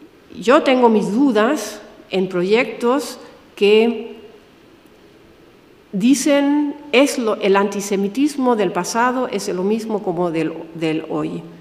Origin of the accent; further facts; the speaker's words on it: Germany; Spanish is a second language; si yo como alemana blanca privilegiada le digo a un niño que viene de un contexto